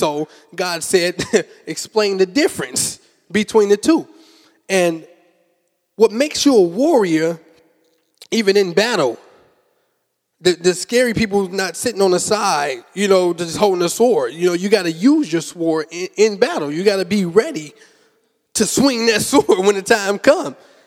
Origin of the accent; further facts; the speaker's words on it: Chicago, Illinois, United States; So I come from the streets, though. I'm from Chicago, Illinois. I was Southside Wild Hunters.